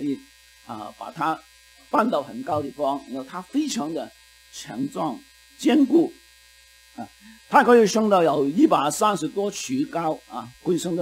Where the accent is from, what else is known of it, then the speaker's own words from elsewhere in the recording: China; 我们中国人种那个竹树对吗？